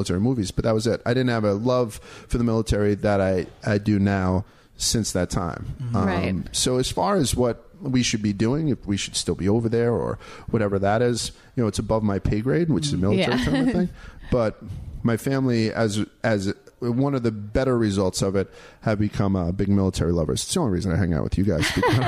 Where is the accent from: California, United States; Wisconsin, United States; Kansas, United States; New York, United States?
New York, United States; because I'm, you know, I'm a New Yorker.